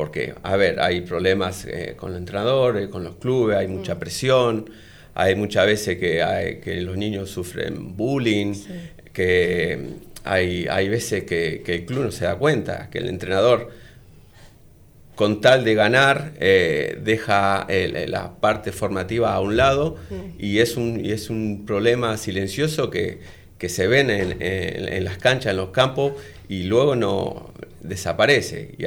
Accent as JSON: {"language": "Spanish", "town": "Rosario", "region": "Santa Fe", "country": "Argentina", "moved": "as an adult", "lives_now": "Spain", "said": "soy de Rosario, bueno, obviamente fanático de Newell, soy entrenador de fútbol y nada, hace 20 años que estoy viviendo en España"}